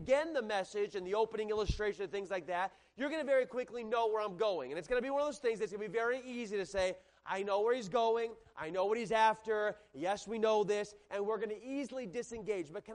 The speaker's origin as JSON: {"language": "English", "town": "Tucson", "region": "Arizona", "country": "United States", "tie": "born or raised there", "said": "I grew up in Tucson, Arizona"}